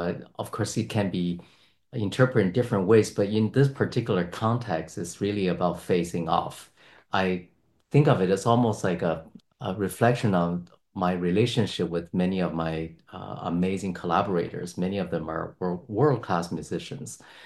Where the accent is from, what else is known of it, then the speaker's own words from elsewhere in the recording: Beijing, China; English is a second language; when I was still a child, I was growing up in Beijing, and this is the last years of the Cultural Revolution.